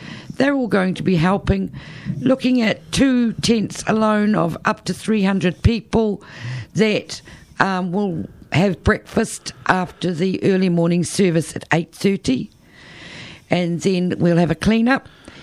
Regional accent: Te Kuiti, Waikato, New Zealand; born there; Uikaharua Puha, that's my ahapu, and I was born down in Maniapoto Tikuiti. My people are Waitomo Tikuiti, but also Paihauraki, people of Ngāti Whanaunga, Ngāti Karawa, Ngāti Hei.

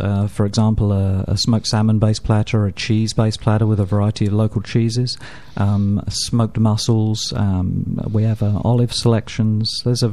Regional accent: London, United Kingdom; also born or lived in Toronto, Canada / Phoenix, United States; now in United States; I'm from London. And we met while living in Toronto, Canada.

